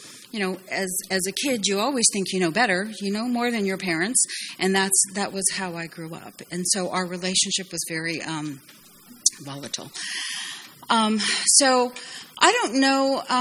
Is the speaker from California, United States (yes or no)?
yes; California, United States; born there; first language Japanese; I was born in California, but I lived the first 4 years elsewhere. And when I came to the States, I didn't speak English.